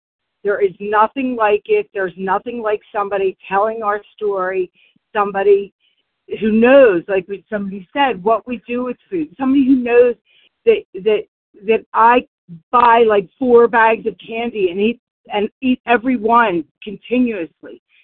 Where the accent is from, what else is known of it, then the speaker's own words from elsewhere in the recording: Warminster, Pennsylvania, United States; I'm from Warminster, Pennsylvania.